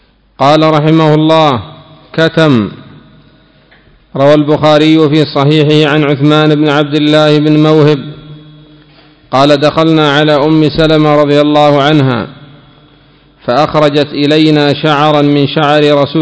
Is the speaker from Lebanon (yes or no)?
no; Yemen; هل يزرع هذا في بلادنا؟ هل هو موجود في اليمن؟ عند من الكتم هل يزرع عندنا في اليمن؟